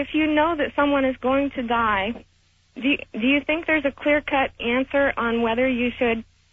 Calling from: Ewa Beach, Hawaii, United States; I'm calling from Eva Beach.

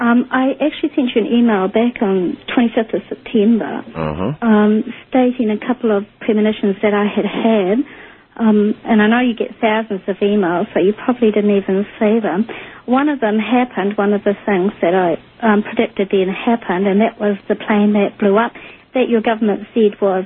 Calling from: New Zealand; I'm phoning from New Zealand.

